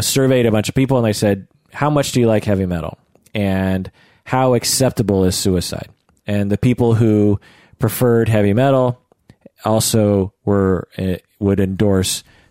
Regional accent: United States; Now, I grew up in the United States, and I'm terrible.

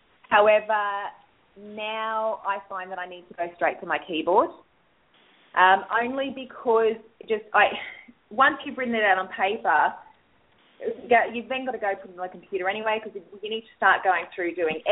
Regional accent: Australia; I'm a country girl originally. I'm as Aussie as they bloody come.

